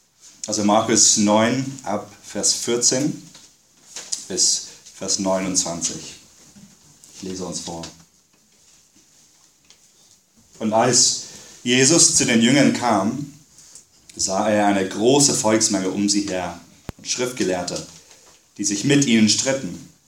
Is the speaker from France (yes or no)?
no; England, United Kingdom; Ich bin in England aufgewachsen, in der gleichen Gemeinde wie Chris und Juliette Schröder mit den 4 Kindern.